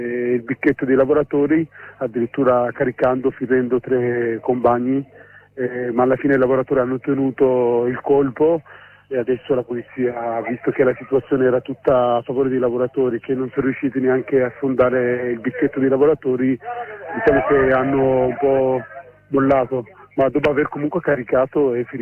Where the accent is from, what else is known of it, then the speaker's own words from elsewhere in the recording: Turin, Piedmont, Italy; Noi siamo da Torino, qua a dare solidarietà ai lavoratori.